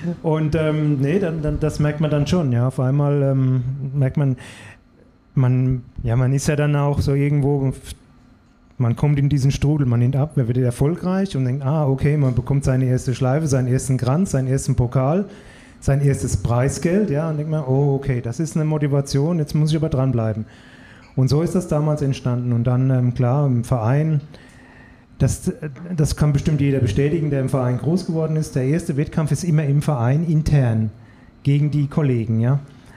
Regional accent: Rhineland-Palatinate, Germany; Ja, wo ich herkomme, ja. Genau, Südwestpfalz

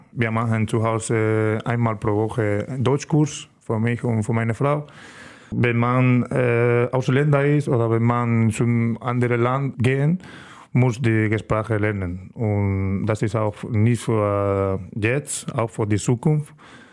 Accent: Estepa, Andalusia, Spain; German is a second language; Ja, meine Heimat heißt Estepa. Das ist ein kleines Dorf in der Sevilla-Region. Das ist eine Stunde von Sevilla, eine Stunde von Malaga, eine Stunde von Córdoba und eine Stunde von Granada. Kleine Dorf und ruhiger.

